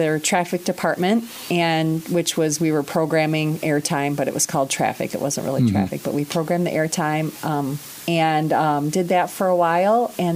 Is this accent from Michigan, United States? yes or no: yes; Fenton, Michigan, United States; I'm from the east side of the state of Michigan. Mm-hmm. I grew up in a town southwest of Flint called Fenton.